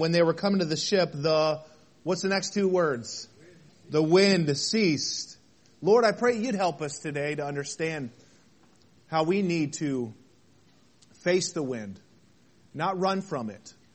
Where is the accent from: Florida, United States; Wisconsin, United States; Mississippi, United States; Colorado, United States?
Colorado, United States; Vail; born there; I was born in Vail, Colorado. And I was born there in the Rockies.